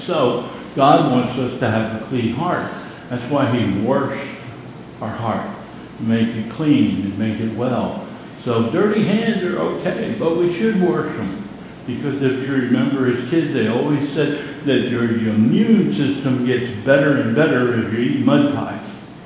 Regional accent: Pennsylvania, United States; we wash, I say wash, I'm from Pennsylvania, I don't say, what's that other word?

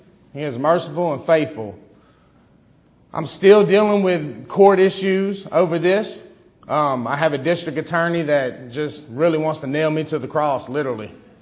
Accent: Baton Rouge, Louisiana, United States; I'm from Baton Rouge, Louisiana. Go Tigers. I know I'm in Florida.

